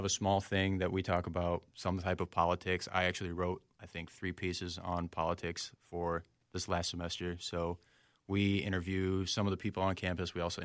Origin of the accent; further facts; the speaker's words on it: Iowa, United States; No, I'm actually from Iowa.